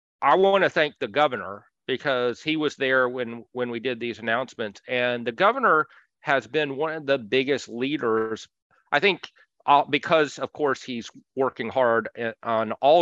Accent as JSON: {"language": "English", "town": "Chattanooga", "region": "Tennessee", "country": "United States", "tie": "born or raised there", "said": "I'm from Chattanooga, Tennessee, and ran for mayor of my hometown, Chattanooga."}